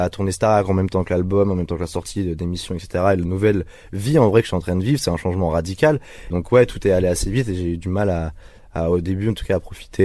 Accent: Villedieu-les-Poêles, Normandy, France; Bah ouais, moi, c'est Villedieu-les-Poêles, du coup, c'est là où j'ai grandi, où j'ai fait mon collège, où mes parents ont habité pendant longtemps, donc ouais.

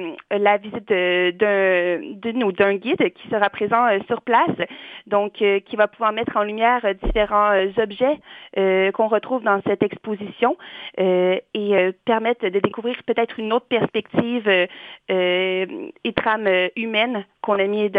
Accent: Quebec, Canada; Oui, je suis originaire du Québec, comme vous pouvez l'entendre.

